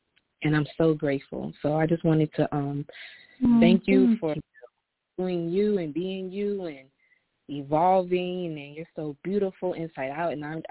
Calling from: San Diego, California, United States; I'm calling in from San Diego.

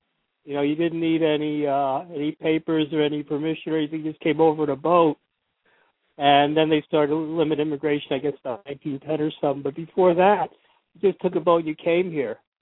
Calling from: Allentown, Pennsylvania, United States; Bethlehem, Allentown, Pennsylvania. … I'm local coffee party organizer out here.

